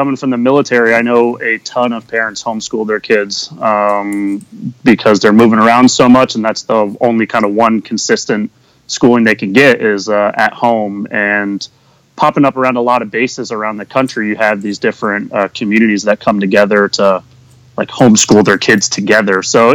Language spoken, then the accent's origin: English; Maine, United States; where I grew up in Maine, it was very small, and the kids who went to college, then they left the state and didn't come back.